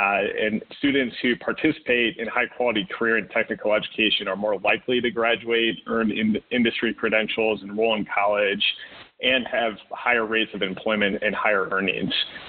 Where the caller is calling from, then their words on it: Iowa, United States; I'm calling in from Northeast Iowa